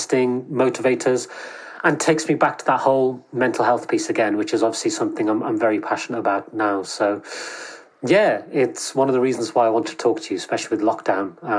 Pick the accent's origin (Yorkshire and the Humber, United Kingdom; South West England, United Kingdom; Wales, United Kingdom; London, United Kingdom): Wales, United Kingdom; Cardiff; I'm born and bred in Wales, in Cardiff. I'm actually in Cardiff right now. Thought I'd come home and spend some time with my mum.